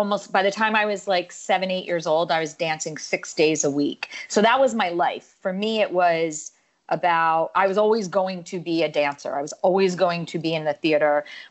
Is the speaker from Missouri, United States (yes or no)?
no; New Jersey, United States; I grew up in New Jersey. I was born in the early 70s, and I grew up in a half Italian, half Syrian American family.